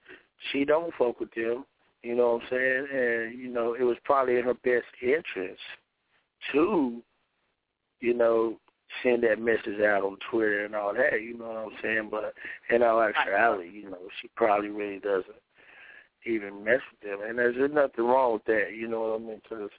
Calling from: Wisconsin, United States; Yeah, I'm calling from Wisconsin.

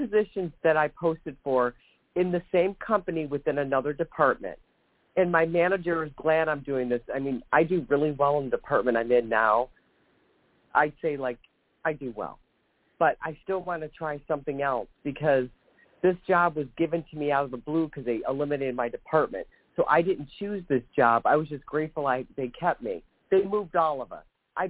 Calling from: Ohio, United States; I'm from Ohio.

